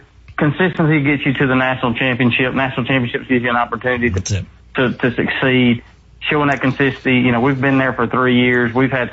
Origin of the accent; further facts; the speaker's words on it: Alabama, United States; I come from Alabama, which is one of the fishing dominant states